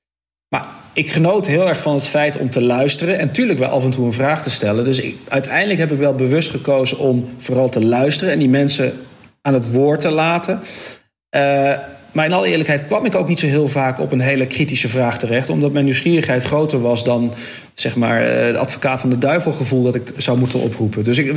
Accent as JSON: {"language": "Dutch", "country": "Belgium", "lives_now": "Netherlands", "said": "ik heb zelf ook een biculturele achtergrond als Belg."}